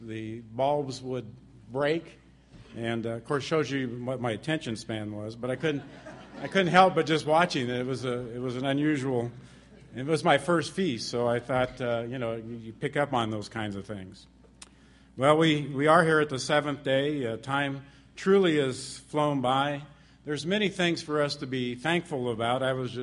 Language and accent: English; Texas, United States; My wife and I do live in Texas. We live in San Antonio. We've been there since the 90s, but I grew up in Texas.